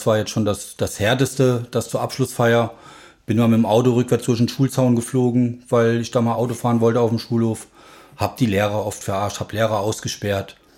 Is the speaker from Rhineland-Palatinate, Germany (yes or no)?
yes; Rhineland-Palatinate, Germany; in dem ganzen Gebiet, wo ich halt groß geworden bin im Hunsrück